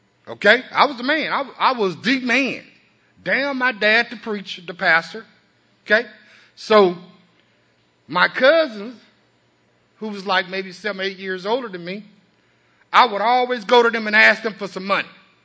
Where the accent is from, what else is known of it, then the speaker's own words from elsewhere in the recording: La Grange, Texas, United States; born there; I was born in LaGrange, Texas, which is Fayette County, which is the seat of Fayette County.